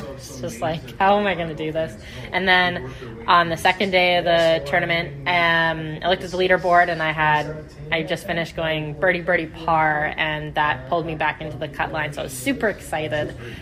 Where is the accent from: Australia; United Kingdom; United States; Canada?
Canada; I'm from Canada, so it's an advantage.